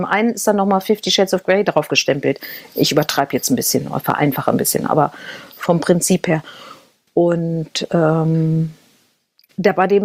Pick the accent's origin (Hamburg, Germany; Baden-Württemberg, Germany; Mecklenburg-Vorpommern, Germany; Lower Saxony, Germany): Lower Saxony, Germany; Hanover; born there; Ich bin sogar gebürtige Hannoveranerin.